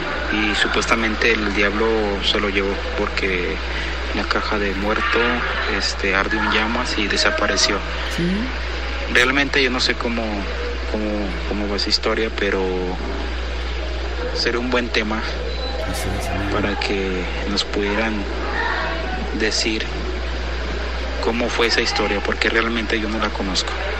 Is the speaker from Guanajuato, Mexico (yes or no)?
yes; León, Guanajuato, Mexico; Soy de León, Guanajuato